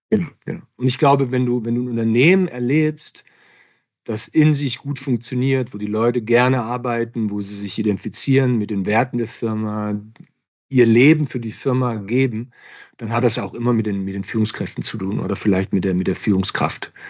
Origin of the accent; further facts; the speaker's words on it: Baden-Württemberg, Germany; Ich meine, ich komme aus Baden-Württemberg.